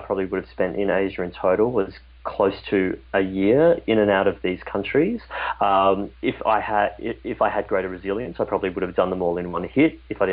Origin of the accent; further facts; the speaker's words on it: Queensland, Australia; like in my home state of Queensland in Australia